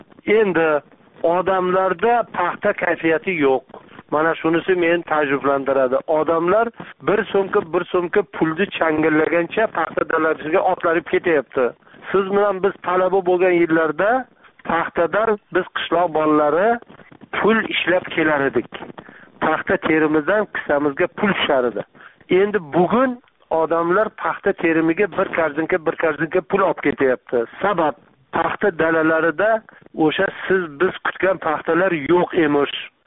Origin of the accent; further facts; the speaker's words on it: Jizzakh, Jizzakh Region, Uzbekistan; men o'zim tug'ilib o'sgan Jizzax tumanini Malgizor tol etaklarida o'zim bolaligim o'tgan, o'zim tug'ilgan qishloqlarda ancha vaqt yurishimga to'g'ri keldi.